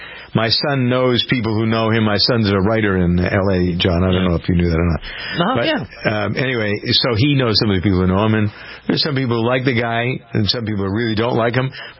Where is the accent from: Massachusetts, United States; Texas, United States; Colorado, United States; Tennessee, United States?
Massachusetts, United States; Framingham; he's a guy from Haverhill, I'm from Framingham.